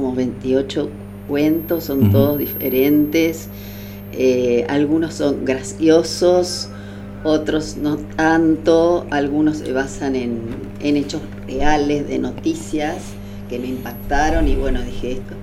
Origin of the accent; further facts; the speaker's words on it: Buenos Aires, Argentina; now in Paso de los Libres, Argentina; yo hace mucho que vivo acá, hace 34 años creo que vivo acá, soy más libreña que porteña